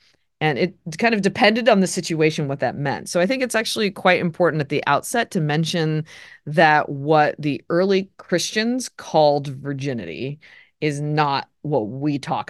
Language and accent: English; Colorado, United States; So I'm originally from Colorado. So that's in the West, not the Midwest, the West in the United States. I grew up right in front of the Rocky Mountains.